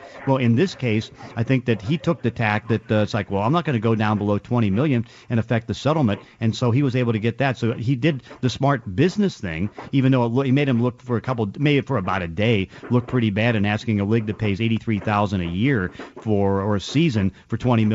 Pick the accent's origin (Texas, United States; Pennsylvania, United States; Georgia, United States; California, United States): Pennsylvania, United States; Pittsburgh; growing up in Pittsburgh, I know how to drive in the snow